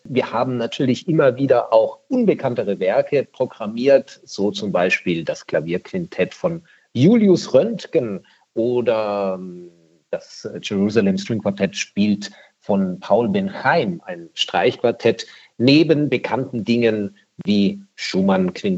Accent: Baden-Württemberg, Germany; ist für mich was Besonderes natürlich, ein Festival ausrichten zu dürfen in meiner Heimatregion. Und Ochsenhausen

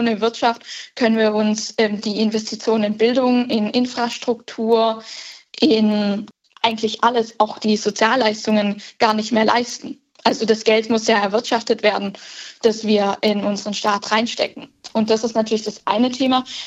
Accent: Göppingen, Baden-Württemberg, Germany; dass ich vor allem auch meine Heimat gestalten kann. Döppingen

